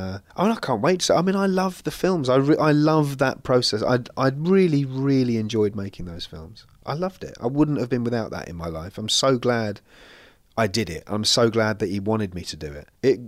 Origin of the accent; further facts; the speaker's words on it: England, United Kingdom; because I'm not allowed to say I'm good because I'm English.